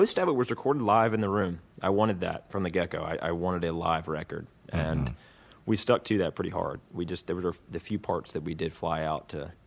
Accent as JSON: {"language": "English", "town": "Virginia Beach", "region": "Virginia", "country": "United States", "said": "she happened to be from Charlottesville, and I was from Virginia Beach"}